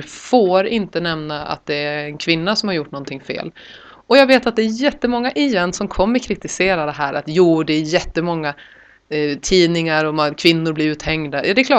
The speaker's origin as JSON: {"language": "Swedish", "country": "Sweden", "said": "Ja, och nu var jag är svensk och i den här situationen, i och med att Chile har sett ut som det gör"}